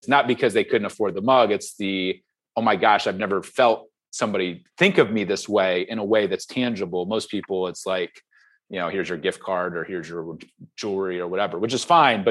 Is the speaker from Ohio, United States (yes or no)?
yes; Ohio, United States; Well, I'm a farm kid. I grew up in Ohio. I grew up milking goats every morning.